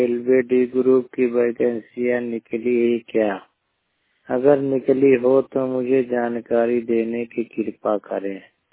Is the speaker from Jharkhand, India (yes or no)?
no; Uttar Pradesh, India; शायर को रामबी उत्तर प्रदेश के निवासी हूँ।